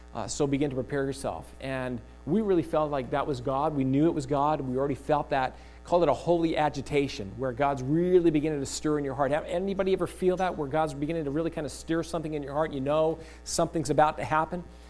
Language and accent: English; Regina, Saskatchewan, Canada; I grew up in Regina.